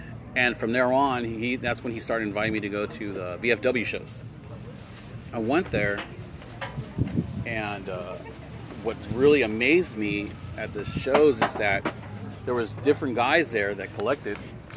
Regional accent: San Diego, California, United States; I grew up in East San Diego

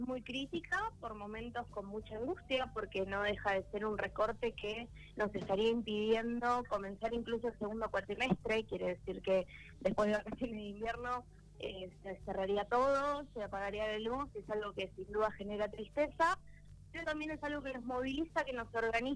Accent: Regueira, Argentina; now in La Plata, Argentina; Yo justo soy estudiante del interior, soy de Regueira, todos se imaginarán el camino que tengo de Regueira a La Plata

